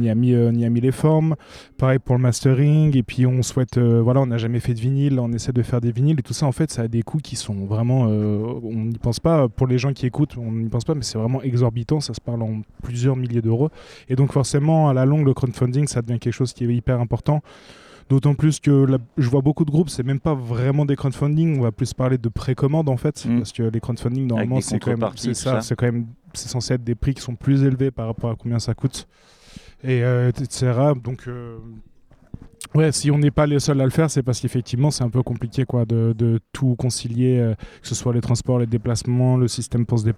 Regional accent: Grenoble, Auvergne-Rhône-Alpes, France; also born or lived in Limoges / Nancy; je suis parti de la région, parce qu'on vient de Grenoble, donc je suis parti de Grenoble, j'ai fait 2 ans à Limoges, 1 an à Nancy

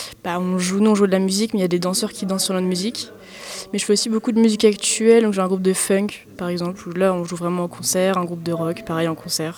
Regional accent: Brittany, France; je viens de Bretagne et je fais des percussions et de la batterie.

